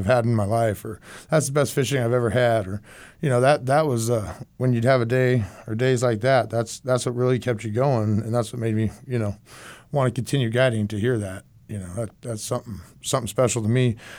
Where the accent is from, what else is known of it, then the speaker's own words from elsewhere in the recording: Chico, California, United States; I grew up here locally in Chico.